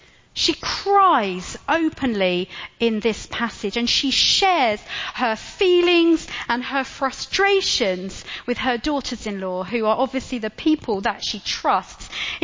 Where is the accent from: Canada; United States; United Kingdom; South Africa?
United Kingdom; our culture as British people is that whole stiff upper lip thing